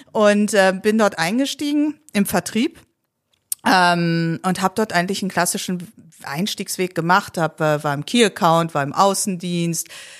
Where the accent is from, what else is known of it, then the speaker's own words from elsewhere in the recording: North Rhine-Westphalia, Germany; also born or lived in Poland; Aufgewachsen bin ich im Rheinland, bin aber gebürtige Polin, bin mit 5 Jahren nach Deutschland mit meinen Eltern.